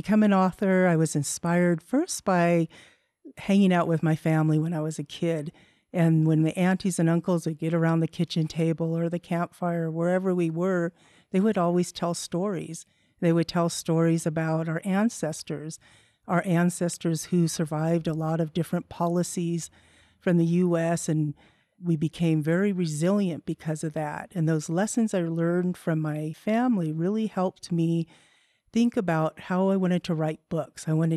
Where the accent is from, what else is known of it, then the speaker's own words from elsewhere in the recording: Ketchikan, Alaska, United States; I'm Mandan Hidatsa from the Mandan Hidatsa Rikara Nation in North Dakota. And I'm Tsimshian, and that means I'm from Alaska, Ketchikan. I grew up in a great big Native family